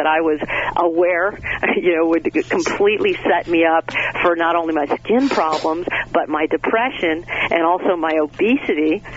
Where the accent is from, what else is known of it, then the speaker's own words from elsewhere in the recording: Michigan, United States; now in New York, United States; because I was raised in Southwest Michigan on a horrid diet.